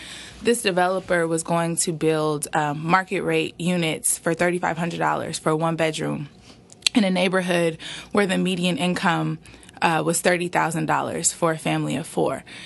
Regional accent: Oakland, California, United States; I mean, I'm from Oakland, fourth generation. My mom's here. Oh. Fourth generation Oakland. Family came here from Texas. So I love my city.

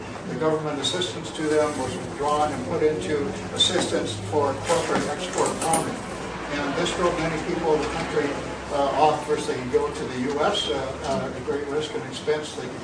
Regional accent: Olympia, Washington, United States; now in Mexico; from Olympia, Washington, but I also live in a rural town in southwest Mexico part of the time.

